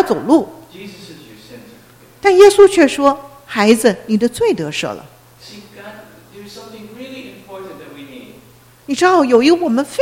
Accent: Ontario, Canada; also born or lived in Taiwan; 我是在台湾出生的。 我九岁的时候搬到加拿大。在安大略省的南边，靠近多伦多。

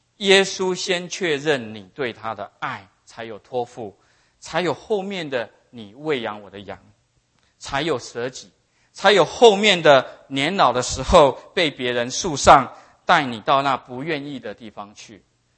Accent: Taiwan; accent: Taiwanese Mandarin; 他们是在笑我的台湾国语

